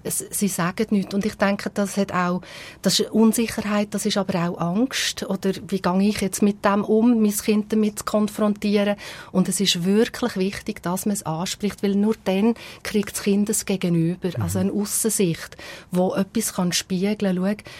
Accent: Switzerland; ich würde mal sagen, bei uns in der Schweiz jetzt einmal, weil die Kinder sind bei uns oft sehr Privatsache.

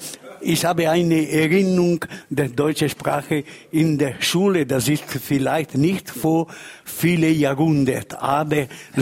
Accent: Ticino, Switzerland; accent: Ticinese dialect; first language Ticinese Lombard dialect; German is a second language; Meine Muttersprache war ein Tessiner Dialekt, ein lombardisches Dialekt

